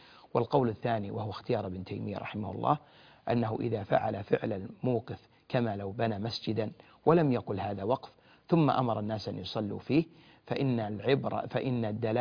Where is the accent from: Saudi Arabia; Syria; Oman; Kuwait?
Saudi Arabia; ولهذا أصبح النظام عندنا في المملكة العربية السعودية